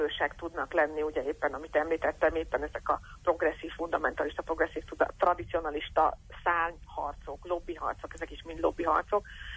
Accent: Szombathely, Vas, Hungary; born there; Szombathely, ami egyébként az én szülővárosom

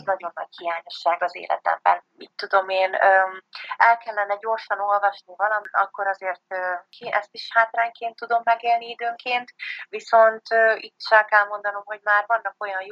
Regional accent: Great Hungarian Plain, Hungary; now in Budapest, Hungary; Ugye itt élek a fővárosban, mint már említettem, vidéki lány vagyok, én az Alföldről származom

